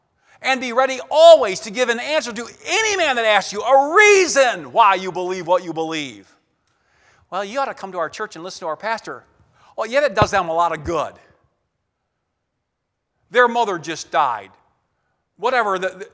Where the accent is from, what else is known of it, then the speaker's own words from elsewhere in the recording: England, United Kingdom; And when we're English people, so we were, well, how do you say Adam?